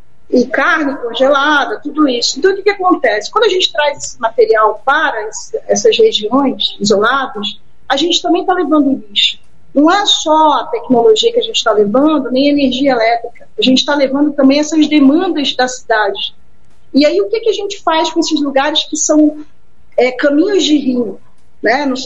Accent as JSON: {"language": "Portuguese", "region": "Amazonas", "country": "Brazil", "tie": "born or raised there", "said": "a minha família amazônica, a minha infância, porque eu fui criada no Rio Atumã, eu ia para a escola Canoa"}